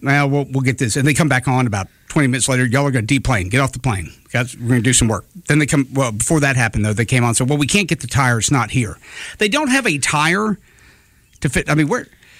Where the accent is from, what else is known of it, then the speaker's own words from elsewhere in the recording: Alabama, United States; I was from Alabama.